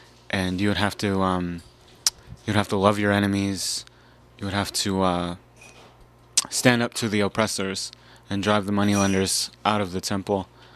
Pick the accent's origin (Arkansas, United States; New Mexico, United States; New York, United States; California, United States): New Mexico, United States; Albuquerque; I'm from Albuquerque, New Mexico.